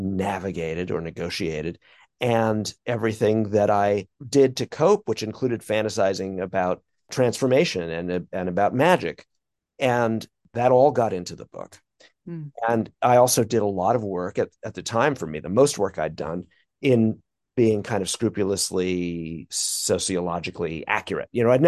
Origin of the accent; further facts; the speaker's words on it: Brooklyn, New York, United States; I'm not disguising my origin story. I did grow up in the 70s